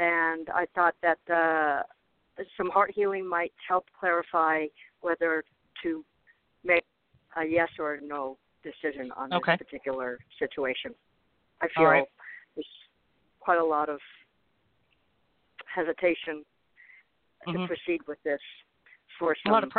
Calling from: Arizona, United States; I'm calling from Arizona.

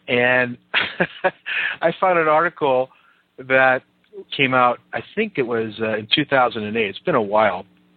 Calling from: Oakland, California, United States; The studio is in New York. I'm calling you from Oakland.

